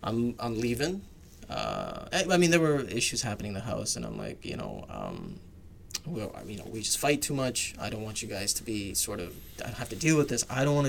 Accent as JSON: {"language": "English", "town": "Calgary", "region": "Alberta", "country": "Canada", "tie": "born or raised there", "said": "I was 14. I grew up in Calgary, Alberta."}